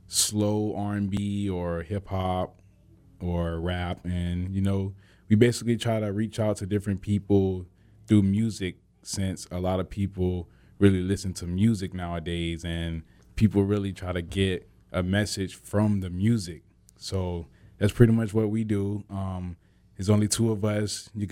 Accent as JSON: {"language": "English", "town": "Tampa", "region": "Florida", "country": "United States", "said": "I am from Tampa, Florida"}